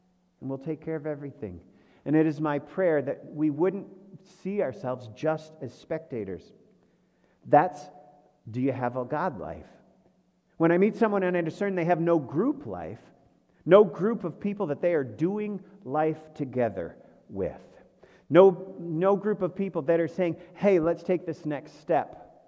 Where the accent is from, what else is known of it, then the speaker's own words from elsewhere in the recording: Birmingham, United States; I grew up in Birmingham. I lived just a couple blocks from the Cranbrook area